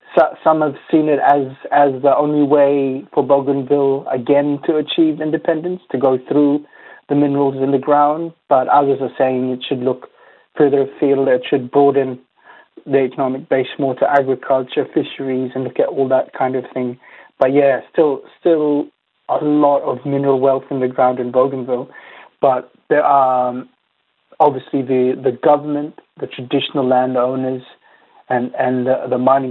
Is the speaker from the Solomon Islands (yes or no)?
yes; Western Province, Solomon Islands; even growing up in the Western Province in Solomon Islands, I remember the boats coming over